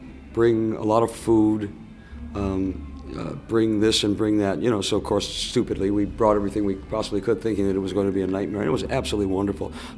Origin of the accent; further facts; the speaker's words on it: New York, United States; You know, I'm from New York originally, so I'm used to the snow